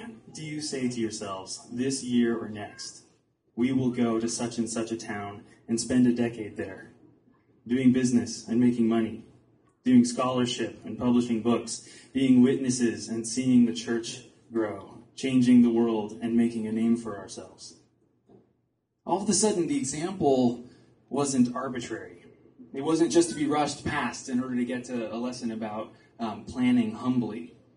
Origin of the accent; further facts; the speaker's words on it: Illinois, United States; Frankly, my parents aren't from Chicago. We're from the North Shore of Chicago. We're from the suburbs.